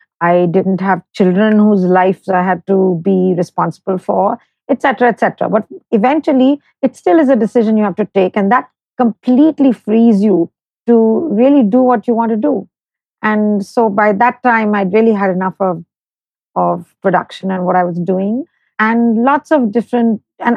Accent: Kolkata, West Bengal, India; So I grew up in Calcutta, and it was very different, I think, from growing up anywhere else, which I discovered over the years.

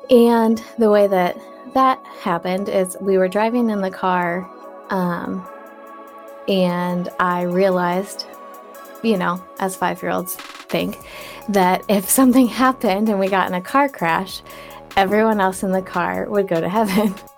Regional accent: Canton, United States; I grew up here in Canton, and my family always attended church

